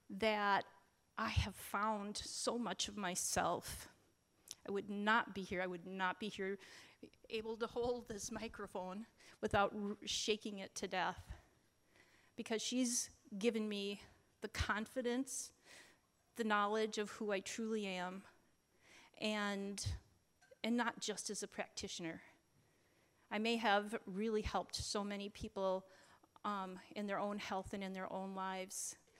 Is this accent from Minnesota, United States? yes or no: yes; Minneapolis, Minnesota, United States; I grew up in Minneapolis. And I grew up at a time when it was okay for kids to run out and play outside, and hands always in the dirt.